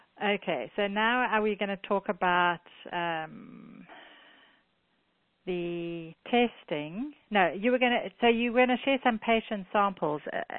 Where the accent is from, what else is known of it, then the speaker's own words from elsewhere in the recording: South Africa; And I'm from South Africa, and there's actually a condiment called Aromat